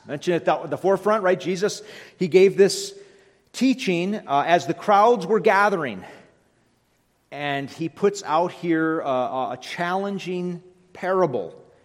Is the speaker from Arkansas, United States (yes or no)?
no; Oxford, Michigan, United States; And I've made reference to my hometown, Oxford, Michigan, the gravel capital, the one-time gravel capital of the world.